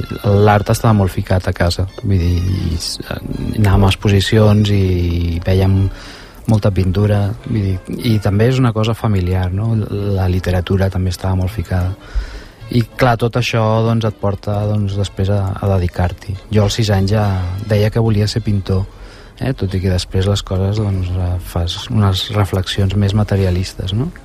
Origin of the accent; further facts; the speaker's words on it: Barcelona, Catalonia, Spain; Sí, vivia a Barcelona, carrer Aragó, però des de petit ja estiuejàvem a Valldoreix.